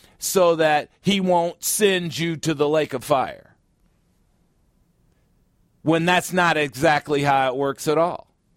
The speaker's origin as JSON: {"language": "English", "town": "Chicago", "region": "Illinois", "country": "United States", "tie": "born or raised there", "said": "reminiscent of my days in my hometown, also known as the Windy City, Chicago."}